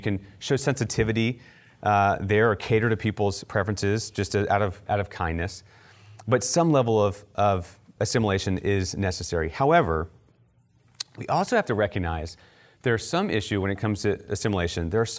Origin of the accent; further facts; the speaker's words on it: Maryland, United States; But when someone asks me where I grew up and I say I grew up outside of Baltimore